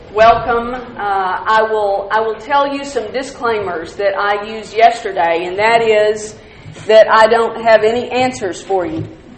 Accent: Texas, United States; I am now from Dallas, Texas. You probably couldn't tell that I'm a Texan.

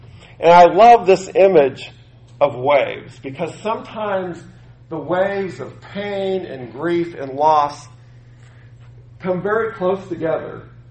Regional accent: California, United States; I grew up in Southern California

